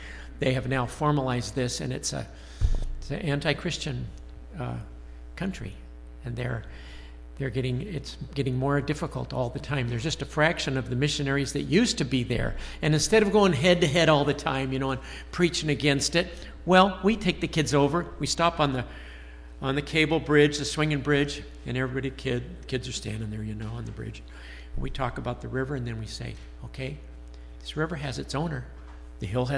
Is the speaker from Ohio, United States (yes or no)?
no; Alaska, United States; born there; And my folks went out to serve the Lord in Alaska when I was a kid. I was born in Alaska before I was born.